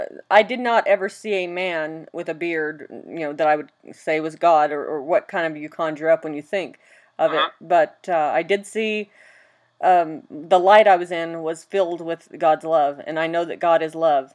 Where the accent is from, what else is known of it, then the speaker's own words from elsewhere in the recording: Oklahoma, United States; also born or lived in Petaluma / Arkansas / Missouri; Well, I was from Oklahoma. Well, I was born up by Petaluma, where you're at, but I spent time in Oklahoma, Arkansas, Missouri, those areas.